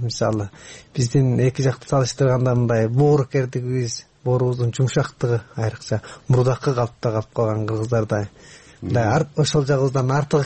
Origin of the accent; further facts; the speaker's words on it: Tekes, Xinjiang, China; Балалыгым тиги алыскы Кулжа ооласы деп коет. Кулжа ооласына караганда Текеси ооданы дейт. Текеси ооданын көктөрү кыргыз улуттук айыл дейт.